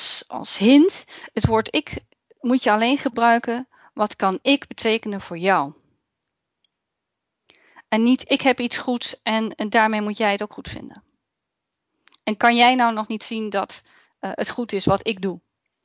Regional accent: The Hague, South Holland, Netherlands; ik kom oorspronkelijk uit Den Haag

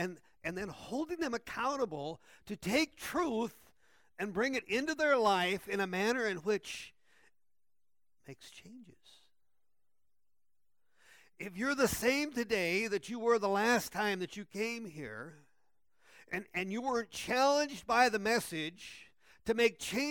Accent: Hinckley, United States; I grew up here in Hinckley. I was raised on a dirt farm on the other side of Hinckley, over here west of Hinckley.

